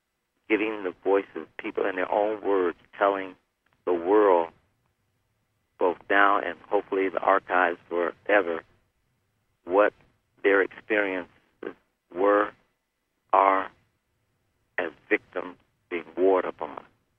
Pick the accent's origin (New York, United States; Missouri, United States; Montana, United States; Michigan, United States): Michigan, United States; Detroit; found out from Joe that there was a person, a couple persons in Detroit, my hometown, as you already know, that were eager to have me come and tell their stories in Detroit.